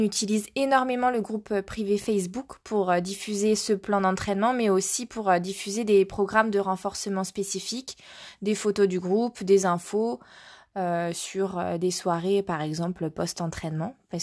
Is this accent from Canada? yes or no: no; Grand Est, France; now in Paris, France; j'ai 29 ans, je viens d'Alsace. Je suis à Paris depuis 6 ans maintenant.